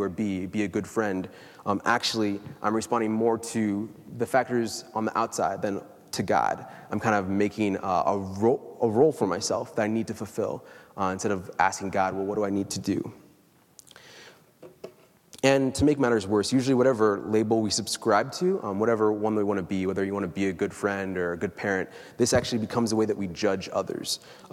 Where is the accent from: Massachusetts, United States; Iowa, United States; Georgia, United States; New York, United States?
Iowa, United States; I was raised in Iowa. I went to a small Catholic school, only 36 students in my graduating class. And I was the only black student in the 7th through 12th grades.